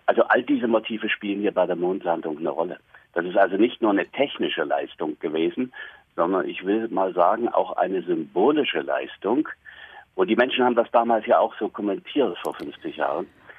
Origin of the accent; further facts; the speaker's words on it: Germany; Das weiß ich noch ganz genau, ich bin in der DDR aufgewachsen.